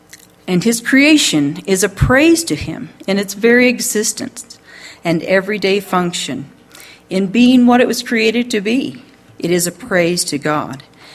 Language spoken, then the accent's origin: English; Kansas, United States; And I'm from Kansas, so I've seen a lot of fields